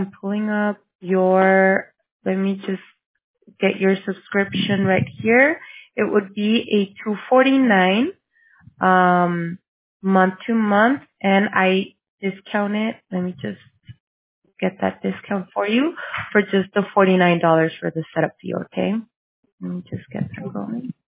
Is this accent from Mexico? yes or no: yes; Mexico; English is a second language; I am Mexican, so even my English accent is different than if I would be talking in Spanish